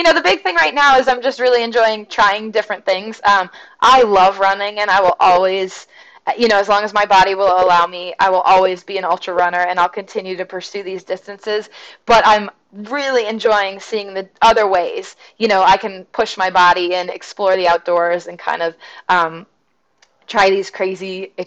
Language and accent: English; Vermont, United States; now in South Carolina, United States; born and raised New Englander. I'm from Vermont. We have maybe garter snakes. That's it. And you rarely would see them. It's just too cold up there. So when I first moved down here to South Carolina